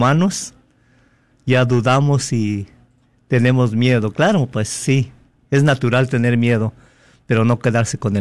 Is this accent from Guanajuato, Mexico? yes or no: yes; Coroneo, Guanajuato, Mexico; Pero hay muchas personas ahí en Amarillo de allá de donde soy yo, de Guanajuato. A lo mejor me escuchan, a los de Coroneo, Guanajuato.